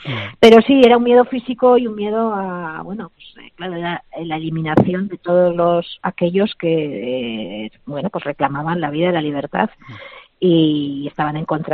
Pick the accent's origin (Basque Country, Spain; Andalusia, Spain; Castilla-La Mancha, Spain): Basque Country, Spain; Que como vascos, pues el terrorismo no nos representaba